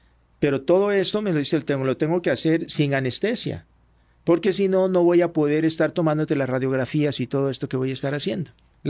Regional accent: Colombia; moved away as an adult; now in Mexico; Aunque yo nací en Colombia hace 72 años, tengo 46, voy a cumplir 47 años de vivir en este bello país que me acogió

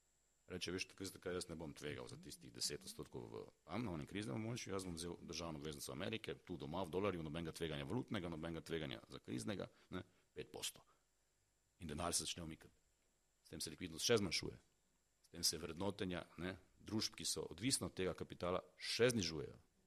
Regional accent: Ptuj, Drava, Slovenia; Jaz izhajam iz Ptuja, kjer je do Graca in do Zagreba, približno 45 minut po avtocesti, ne, 80 km do vsakega, vsi govorimo nemško pa hrvaško

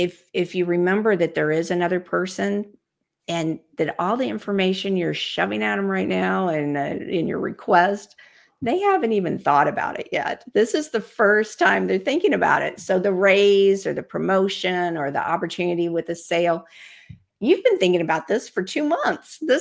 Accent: Dallas, Texas, United States; I almost said y'all, which is very Texan. I'm from Dallas, Texas.

